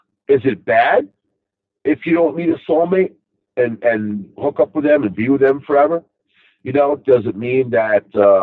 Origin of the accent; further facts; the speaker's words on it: Rockville Centre, New York, United States; And he's like, you know, you're from Long Island. I like pegs it right away. Because he was from the city. And then I was like, yep. He asked me where I was from. I said, Rockville Center.